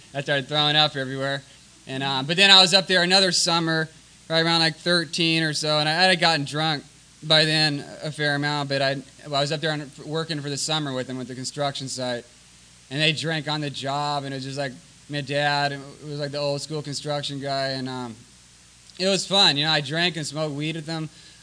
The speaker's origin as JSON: {"language": "English", "town": "San Diego", "region": "California", "country": "United States", "said": "I'm from San Diego, product of Oak Park, Horace Mann, and Crawford."}